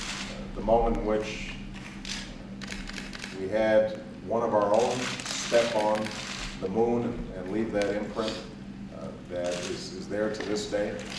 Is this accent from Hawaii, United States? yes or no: yes; Hawaii, United States; I should note, just personally, I grew up in Hawaii, as many of you know